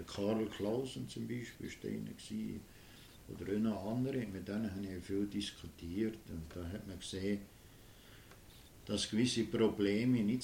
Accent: Biel, Bern, Switzerland; born there

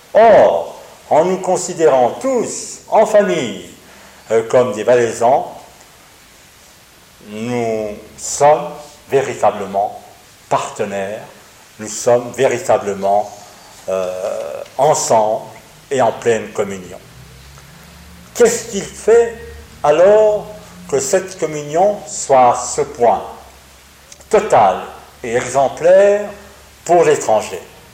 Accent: Switzerland; on me demande « Vous êtes de quel pays ?» Eh bien, automatiquement, je vais répondre « Je suis Suisse. »

